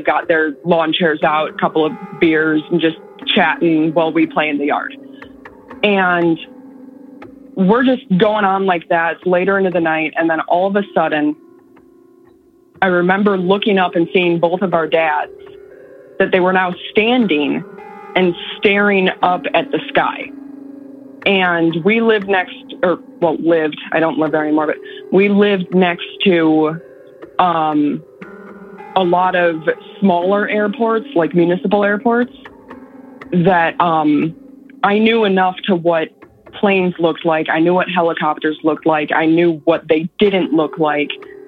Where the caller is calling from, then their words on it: San Antonio, Texas, United States; I'm calling from San Antonio, Texas.